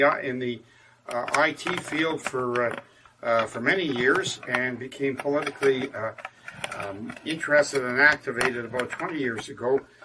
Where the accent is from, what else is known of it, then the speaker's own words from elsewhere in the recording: Johannesburg, Gauteng, South Africa; from South Africa, from Johannesburg.